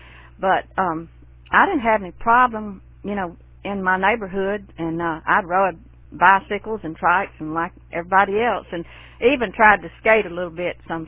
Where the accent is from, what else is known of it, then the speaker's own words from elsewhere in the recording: Newton, Mississippi, United States; As a matter of fact, I was born in Meridian, Mississippi, which is about 90 miles east of Jackson, the capital where I live now. And my hometown was Newton, Mississippi